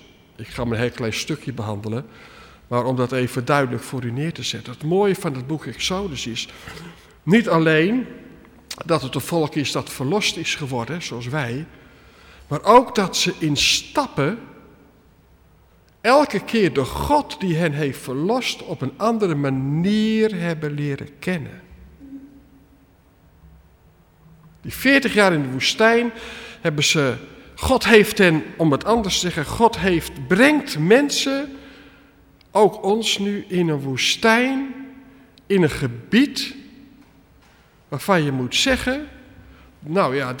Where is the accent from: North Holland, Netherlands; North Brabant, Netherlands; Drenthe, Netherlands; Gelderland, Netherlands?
Gelderland, Netherlands; Nunspeet; Ik kom uit Nunspeet, ik ben opgegroeid in de rechterflank van de reformatorische kerken.